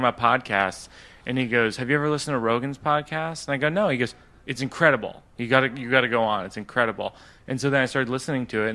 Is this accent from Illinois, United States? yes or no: no; Shrewsbury, Massachusetts, United States; I swear, when I say I'm from Shrewsbury, people say you're from where Spags is.